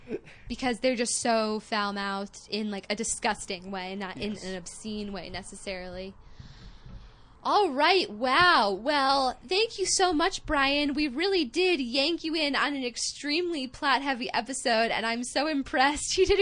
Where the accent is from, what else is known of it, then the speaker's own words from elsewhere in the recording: United States; But I'm an American. What do I know?